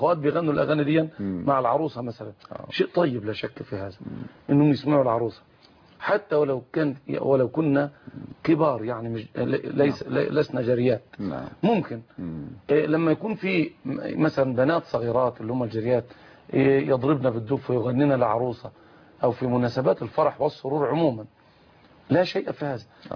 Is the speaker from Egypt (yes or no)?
yes; Egypt; من بلدنا مصر